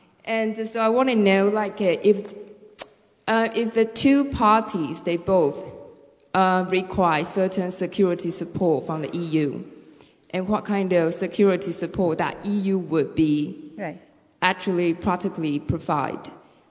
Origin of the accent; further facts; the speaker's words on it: Taiwan; I'm from Taiwan.